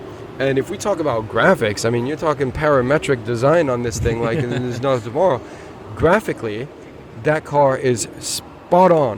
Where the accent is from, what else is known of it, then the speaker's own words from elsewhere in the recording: United States; but I grew up in the States.